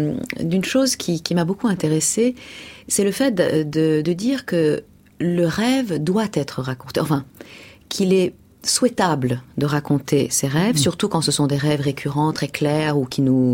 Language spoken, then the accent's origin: French; Iran; j'ai grandi en Iran